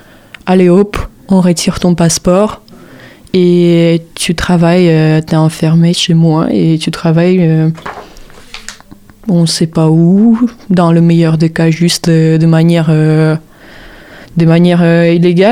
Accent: Ukraine; French is a second language; Mais quoi, mec, mais j'ai pas envie de dire oui, je viens d'Ukraine.

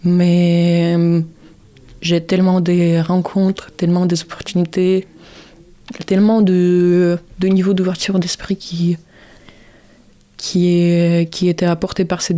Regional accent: Odesa, Odesa Oblast, Ukraine; Parce que je suis née à Moldavanka. C'est un sacré quartier de bandits à l'époque.

